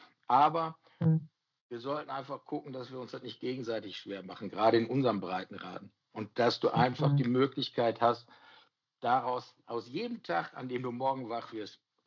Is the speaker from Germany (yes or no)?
yes; North Rhine-Westphalia, Germany; weil ich ein Kind des Ruhrgebiets bin